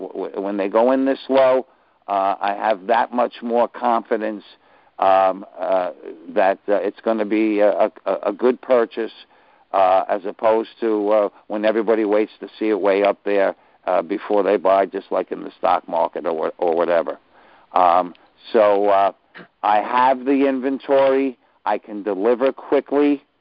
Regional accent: New York, United States; I'm from New York, so I got a big mouth. I can't shut up.

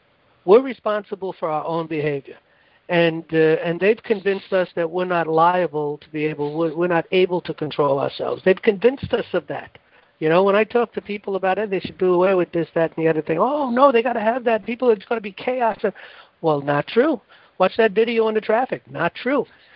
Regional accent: New York City, New York, United States; But generally speaking, I come from New York City, and New York City people, regardless of what you might hear, are very courteous people.

